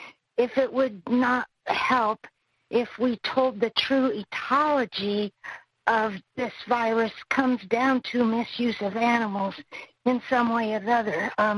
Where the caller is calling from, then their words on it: Fincastle, Indiana, United States; I'm calling from Finn Castle, Indiana.